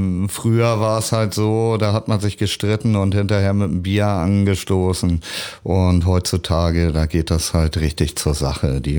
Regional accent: Kaltenkirchen, Schleswig-Holstein, Germany; also born or lived in Hamburg; ich bin geboren in Hamburg, dann bin ich aufgewachsen in Kaltenkirchen, ist ein bisschen außerhalb hier, und irgendwann mit 16 zurückgekommen und seitdem bin ich auf dem Kiez.

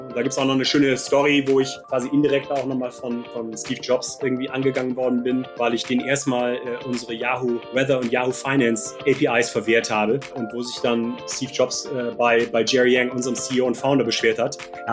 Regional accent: Cologne, North Rhine-Westphalia, Germany; moved away; Ja, ich bin schon im Kölner Raum groß geworden und bin auch Karnevalist und so weiter und auch FC Köln-Fan.

